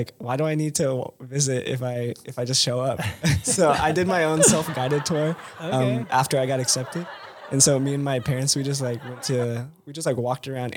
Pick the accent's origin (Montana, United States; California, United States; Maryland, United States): California, United States; Fresno; But then when I come here, I go, yeah, I'm from Fresno.